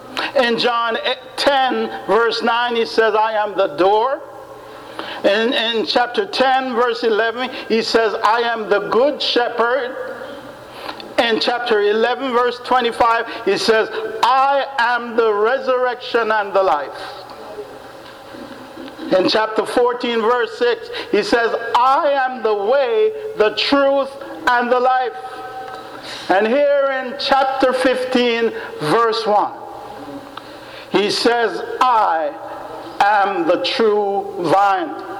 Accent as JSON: {"language": "English", "country": "Jamaica", "tie": "born or raised there", "said": "When I was a boy growing up in Jamaica, we had a grapevine in the back of the yard."}